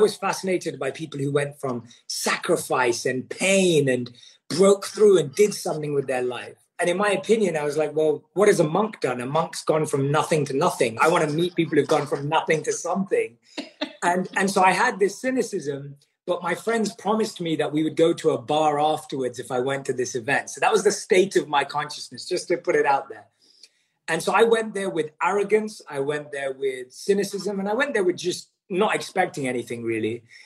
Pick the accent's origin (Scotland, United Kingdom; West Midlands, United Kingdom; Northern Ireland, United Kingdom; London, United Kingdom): London, United Kingdom; But yeah, so I was born and raised in London.